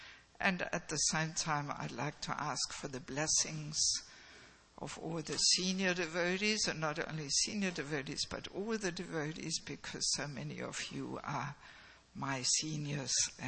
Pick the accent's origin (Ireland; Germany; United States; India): Germany; accent: mix of Australian and German; now in Australia; By nationality, I'm from Germany, but I have never lived there as a devotee.